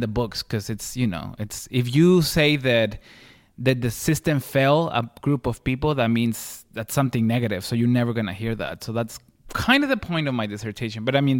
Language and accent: English; Ciudad Juárez, Chihuahua, Mexico; From Juarez. Mm-hmm.